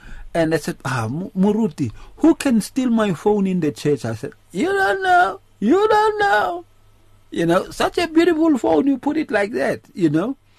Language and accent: English; South Africa; we see ourselves as a South African nation.